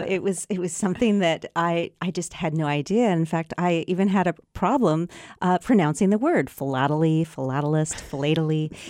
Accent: Chico, California, United States; because My Hometown Chico is the title of two of my other books. And I'm local, born and raised here. I love the history of Chico.

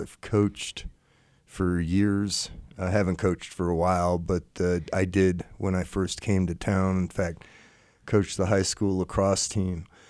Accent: Vermont, United States; now in Park City, United States; I've moved here over 20 years ago, and worked for United Park City Mines Company for 10 years. I came from Vermont, grew up in Vermont.

